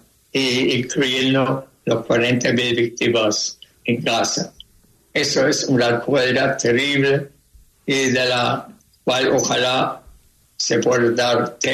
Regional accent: Chile; yo soy ciudadano chileno, no soy ciudadano israelí

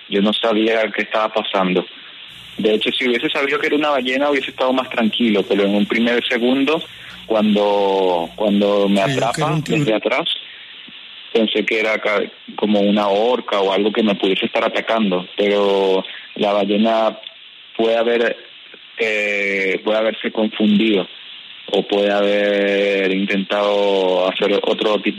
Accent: Amazonas, Venezuela; Yo soy de Amazonas, Venezuela.

